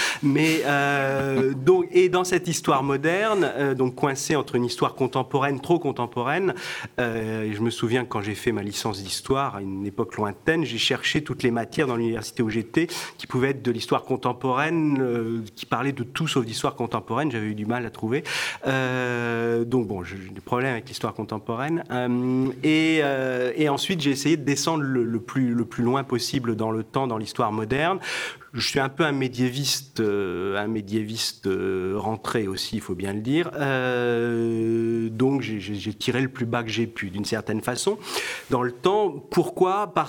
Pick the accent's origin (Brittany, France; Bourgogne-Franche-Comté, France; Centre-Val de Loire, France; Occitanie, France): Centre-Val de Loire, France; Tours; born there; un nom qui révèle mes ascendances bretonnes. Hein, j'ai la particule bretonne, si l'on peut dire, mais je suis né à Tours. Je suis né à Tours, donc j'ai été bercé d'une certaine façon un peu dans les châteaux de la Loire.